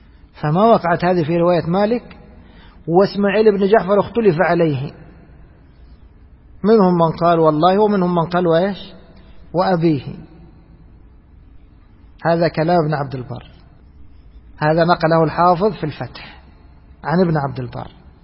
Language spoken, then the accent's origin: Arabic; Egypt; يعني في بعض الناس، خاصة عندنا في مصر